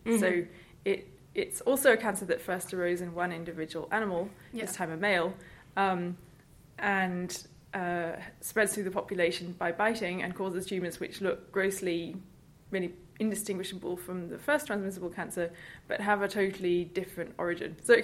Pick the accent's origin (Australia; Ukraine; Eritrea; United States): Australia; Tasmania; I should mention that I'm actually from Tasmania, and I've been working with Tasmanian Devils for quite a long time now.